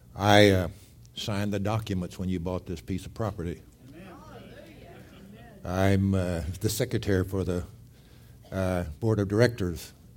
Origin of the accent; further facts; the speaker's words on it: Groesbeck, Texas, United States; That's my hometown also. And so it's a place where most people don't even know it's on the map.